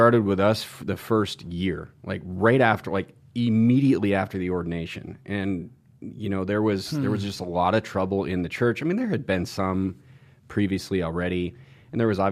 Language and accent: English; North Dakota, United States; It's cool. Don't worry about it. You know, I'm from North Dakota. I got you.